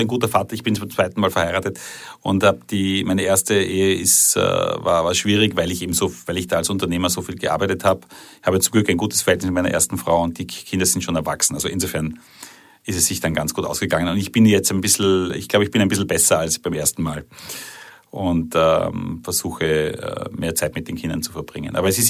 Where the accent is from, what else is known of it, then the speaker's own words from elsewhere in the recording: Salzburg, Austria; also born or lived in Vienna; Ja, ich bin aus Salzburg und habe dann eben in Wien studiert. War in Asien 2 Jahre